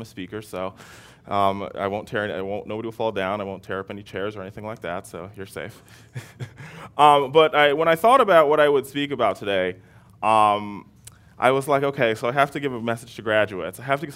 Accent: Fort Lauderdale, Florida, United States; being that I'm from Florida, I'm a Fort Lauderdale High School graduate.

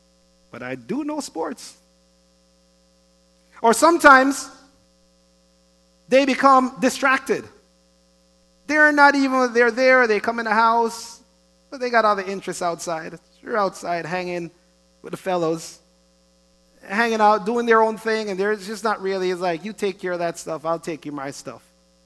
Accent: Jamaica; I disagree because I'm Jamaican.

